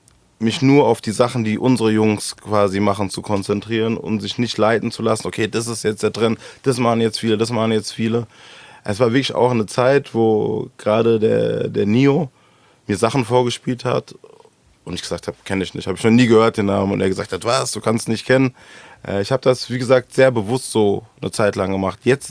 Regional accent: Frankfurt, Hesse, Germany; born there; Ich bin geboren in Ginnheim, im Markus-Krankenhaus.

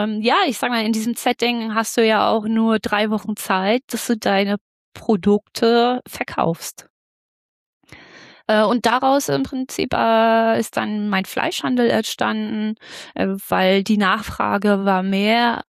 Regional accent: Mecklenburg-Vorpommern, Germany; Geografisch komme ich hier bei Rostock, bin ich aufgewachsen

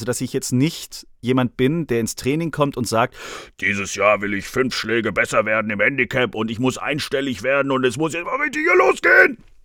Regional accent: Stuttgart, Baden-Württemberg, Germany; Also ich war ja noch nie, das muss man auch mal sagen, ich war als Stuttgarter noch nie

